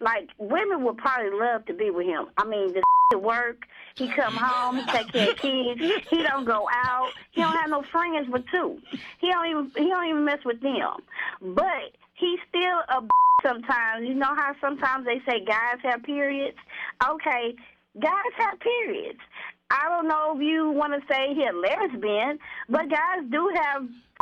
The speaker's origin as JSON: {"language": "English", "town": "Corpus Christi", "region": "Texas", "country": "United States", "said": "I'm from? Corpus. I'm from Corpus Christi."}